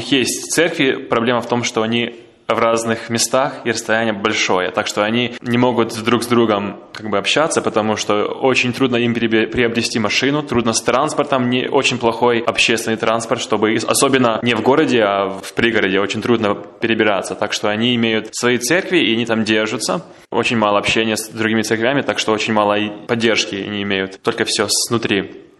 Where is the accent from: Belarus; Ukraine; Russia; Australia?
Ukraine; born there; Я родился уже после советской власти, уже это была Украина